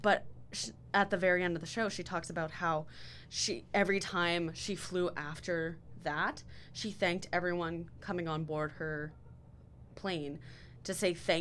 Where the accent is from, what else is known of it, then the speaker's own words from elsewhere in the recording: Canada; And I mean, we're Canadian, so obviously it sort of hits home a little bit more.